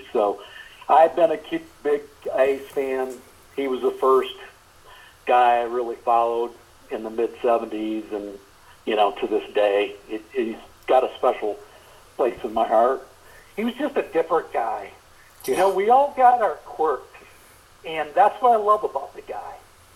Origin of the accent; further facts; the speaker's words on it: Michigan, United States; I grew up in Michigan in the 70s.